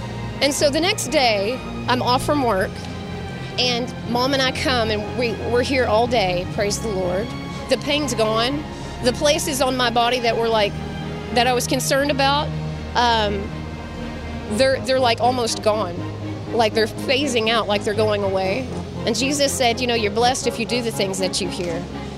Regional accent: Garland, Texas, United States; and I'm from Garland, Texas.

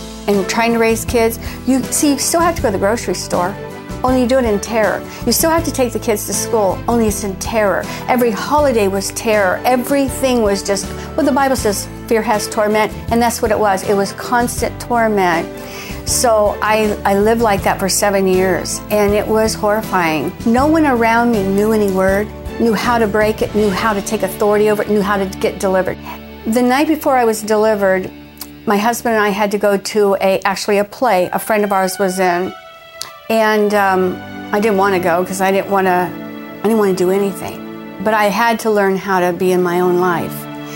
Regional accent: Pickerington, Ohio, United States; I'm from Columbus, Ohio, really a suburb called Pickerington.

